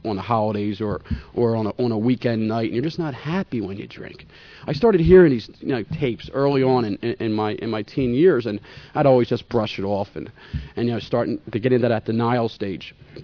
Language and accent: English; Philadelphia, Pennsylvania, United States; I grew up in Philadelphia, and hung around the corners and played basketball with the guys and did all the stuff.